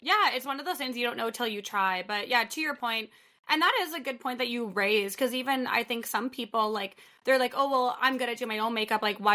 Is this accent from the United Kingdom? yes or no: no; Edmonton, Alberta, Canada; So I'm from Edmonton, Alberta, Canada.